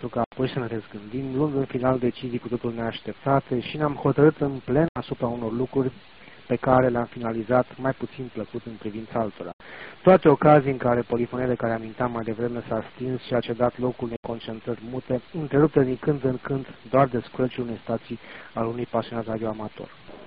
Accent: Bucharest, Romania; nu sunt ardelean, sau mă rog, nu sunt la prima mână, fiind născut și crescut în București, dar moștenesc o combinație bizară de gene și sânge din două regiuni istorice importante ale României.

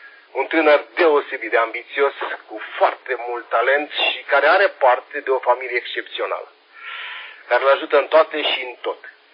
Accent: Romania; am fost tare mândru că sunt român

